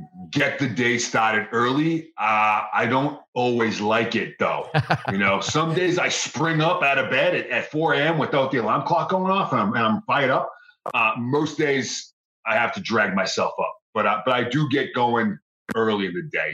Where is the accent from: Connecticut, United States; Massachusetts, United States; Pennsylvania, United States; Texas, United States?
Massachusetts, United States; Boston; Boston, Mass, born and raised. Went to college up there. Went to University of Massachusetts at Lowell